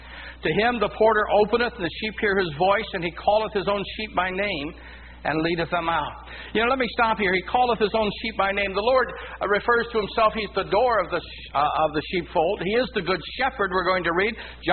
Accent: Troy, Michigan, United States; but when I was growing up in Troy, I had went to Eastern Michigan University.

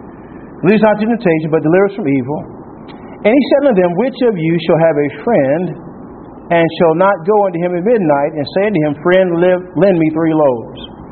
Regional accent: Texas, United States; So I'm from Texas, and these big words like tarry, I don't get them all.

